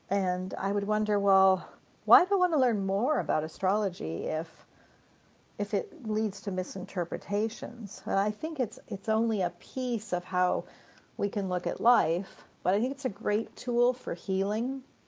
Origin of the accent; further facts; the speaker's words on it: Vancouver, British Columbia, Canada; there was a Rose Marcus, who's from my hometown of Vancouver, BC